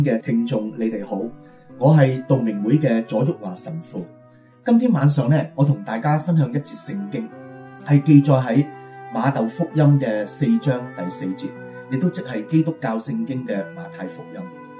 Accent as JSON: {"language": "Chinese", "country": "Hong Kong", "said": "我们香港人呢，活在这个这么现代化的城市里面呢，真是不容易。"}